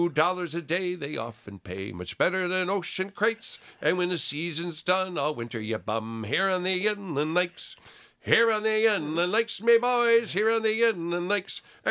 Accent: Chicago, Illinois, United States; one of the earliest films I remember watching when growing up in Chicago

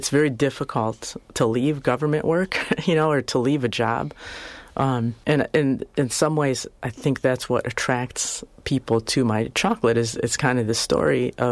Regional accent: Madison, Wisconsin, United States; even though I'm from Madison and I have a lot of roots here, I've never practiced here.

